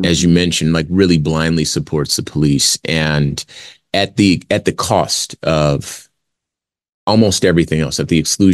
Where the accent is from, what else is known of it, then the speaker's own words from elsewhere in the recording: Compton, California, United States; So I am indeed a Black man. And, you know, the only time, and I'm from Compton, the only time I've ever had a gun pulled on me is by the police.